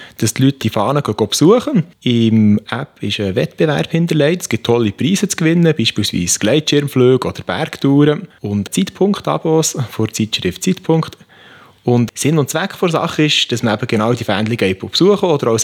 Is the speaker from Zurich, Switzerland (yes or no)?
no; Bern, Switzerland; ich komme aus Bern und habe dort Betriebswirtschaft studiert